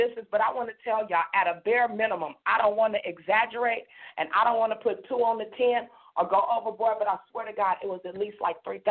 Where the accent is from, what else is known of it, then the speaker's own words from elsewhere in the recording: California, United States; Actually, as a Californian, I'm still trying to figure it out and get it together myself